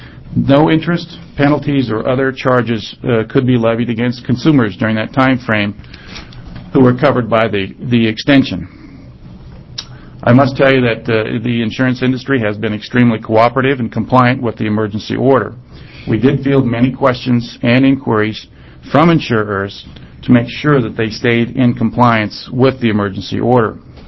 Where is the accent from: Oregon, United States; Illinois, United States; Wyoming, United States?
Wyoming, United States; But being a native Westerner, growing up in Wyoming